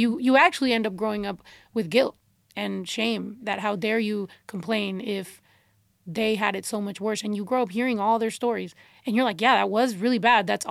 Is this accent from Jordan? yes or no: no; Mexico; now in United States; We grew up in Mexico